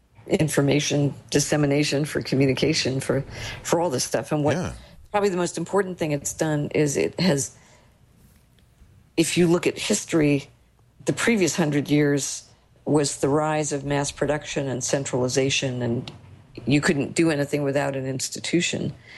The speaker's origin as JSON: {"language": "English", "region": "New York", "country": "United States", "said": "As a New Yorker, I'm really excited."}